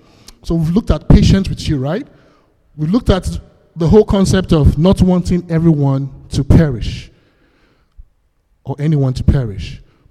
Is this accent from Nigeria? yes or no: yes; Benin City, Edo, Nigeria; I grew up in Benin. I grew up in Nigeria. Benin is one location in Nigeria.